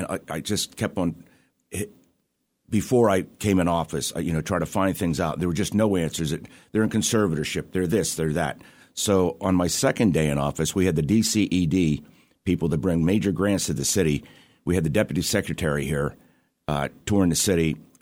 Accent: Pennsylvania, United States; now in Pottsville, United States; We're originally from Clearfield County. We've been in Possum almost 40 years

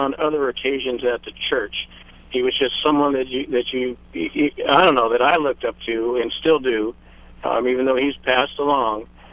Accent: Santa Rosa, California, United States; You know, the schools, well, you know, I grew up in Santa Rosa, born and raised.

